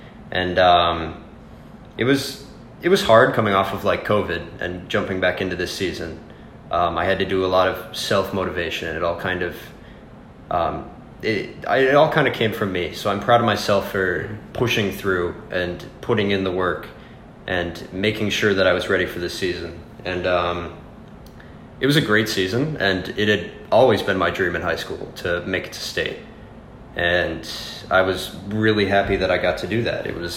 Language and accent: English; Columbus, Wisconsin, United States; And I enjoy my hometown, which is Columbus, Wisconsin, and I did my freshman year there.